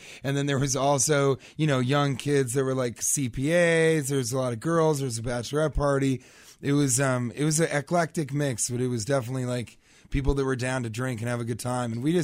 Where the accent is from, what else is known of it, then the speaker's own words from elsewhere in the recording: Denver, Colorado, United States; moved away; Yeah, I'm from Denver originally.